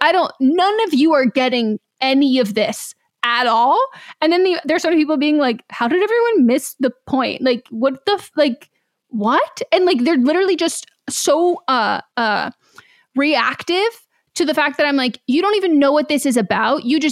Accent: Canada; As a Canadian, we do not claim her.

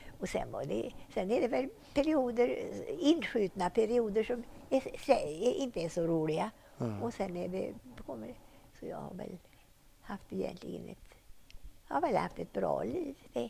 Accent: Mellerud, Västra Götaland County, Sweden; born or raised there

